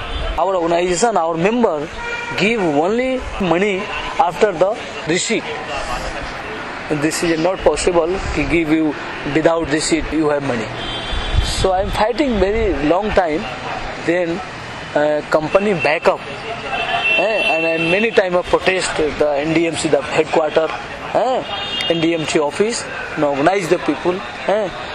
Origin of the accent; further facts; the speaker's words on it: India; English is a second language; So I am telling the, I am an Indian citizen of the India, or my right, I know what is the component, what is the agreement.